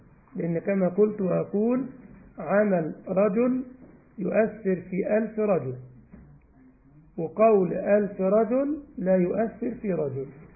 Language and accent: Arabic; Egypt; مش نسمع كما يقول عندنا في مصر ودن من طين وودن من عجين